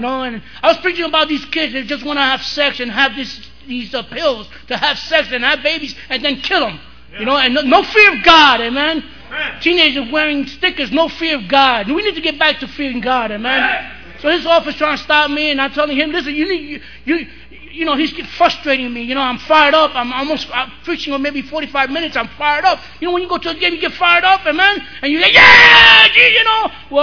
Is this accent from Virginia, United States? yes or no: no; Brooklyn, New York, United States; I got saved in Brooklyn, New York. I'm from Brooklyn, New York. Can you tell from the accent?